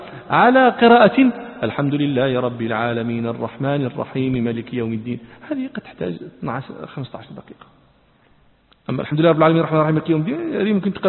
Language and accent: Arabic; Morocco; لكن في كثير من البلدان نحن عندنا في المغرب وكذا النافذة هذه من زجاج